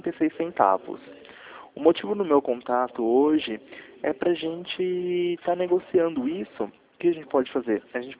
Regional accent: Campinas, São Paulo, Brazil; eu sou daqui de Campinas

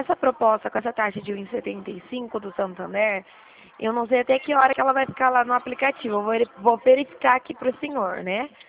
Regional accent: São Paulo, Brazil; eu sou perto de Presidente Prudente.

